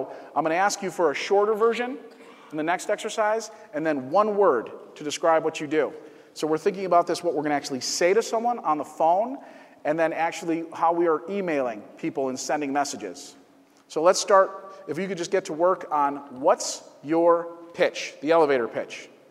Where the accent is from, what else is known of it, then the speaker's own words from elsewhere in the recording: Chicago, Illinois, United States; Sorry, I'm from Chicago.